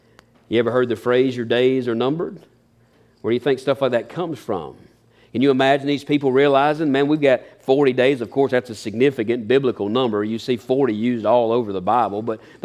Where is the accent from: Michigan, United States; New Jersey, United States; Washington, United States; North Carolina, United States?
North Carolina, United States; Epsom; It'd be like those of us who say we're from Henderson. Well, we're really from Epsom. But if you said Epsom, nobody knows where Epsom's at, right?